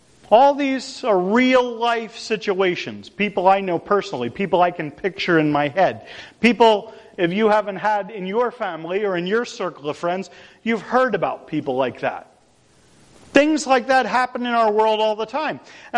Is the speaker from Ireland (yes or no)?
no; Birdsboro, Pennsylvania, United States; because I grew up in Birdsboro, okay?